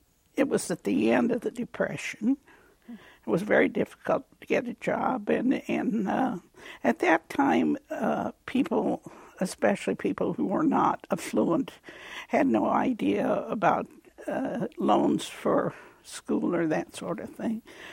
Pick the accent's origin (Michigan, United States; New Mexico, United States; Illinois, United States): Illinois, United States; Rankin; born there; I was born in Rankin, Illinois.